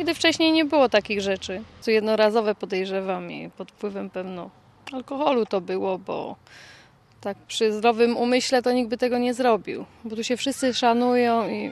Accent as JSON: {"language": "Polish", "town": "Trzebiatów", "region": "West Pomeranian Voivodeship", "country": "Poland", "said": "Ja pochodzę z Trzebiatowa, tak, i po prostu myślę, że to jest chuligaństwo, to nie jest jakaś zemsta."}